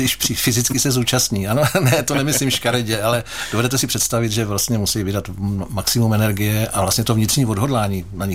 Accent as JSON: {"language": "Czech", "town": "Žamberk", "region": "Pardubice Region", "country": "Czechia", "said": "No samozřejmě jsem ze Žamberka"}